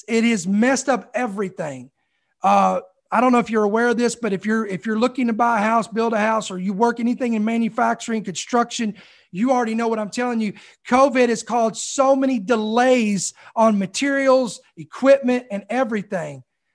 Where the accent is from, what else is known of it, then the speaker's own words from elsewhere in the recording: Louisville, Kentucky, United States; born there; now in Georgia, United States; I live in Georgia now, but I was born in Kentucky, in Louisville, Kentucky. So I'm a Southern at heart, and that's why we keep going farther south.